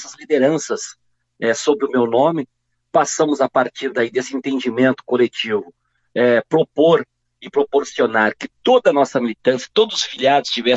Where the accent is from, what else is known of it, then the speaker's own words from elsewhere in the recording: Miraguaí, Rio Grande do Sul, Brazil; venho do interior do estado, nasci em Miraguaí, lá na região Celeiro. Sou um dos 9 filhos do … da Dona Otília.